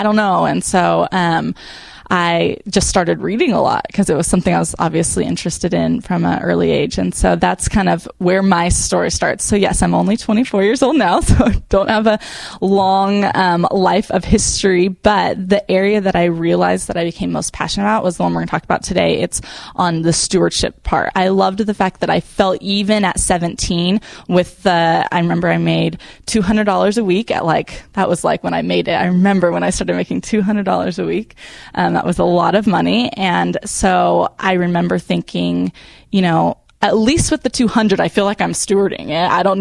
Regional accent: Kingsburg, California, United States; I'm from Kingsburg, so small town.

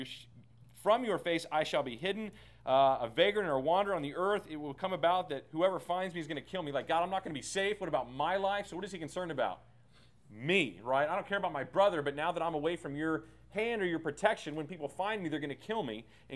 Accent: Texas, United States; So I come from Texas, and let me just walk you through some really bad theology of this text, okay?

